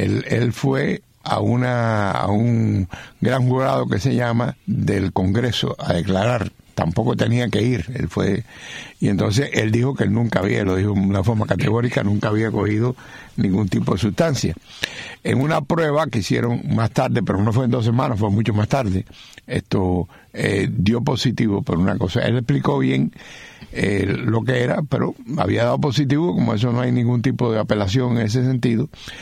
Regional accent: Cuba; como yo soy cubano

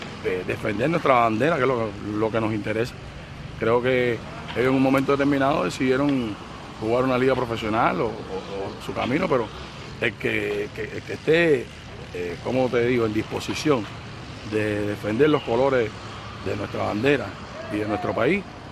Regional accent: Cuba; Pero esos muchachos son cubanos y nosotros somos cubanos.

